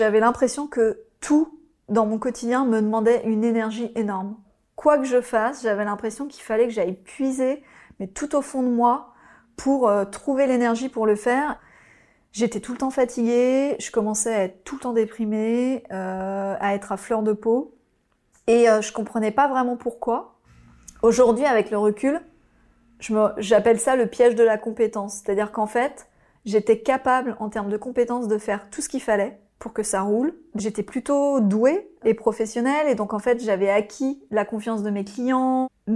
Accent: Hauts-de-France, France; J'ai grandi dans l'Oise.

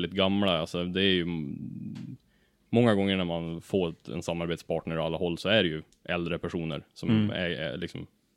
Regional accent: Ullånger, Västernorrland County, Sweden; jag är ju från Ullånger, en liten by i Kramfors kommun

